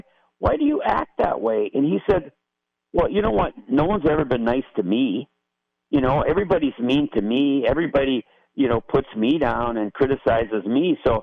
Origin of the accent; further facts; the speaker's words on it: Moose Jaw, Saskatchewan, Canada; born there; I was up in Moose Jaw near my hometown. I was born in Moose Jaw.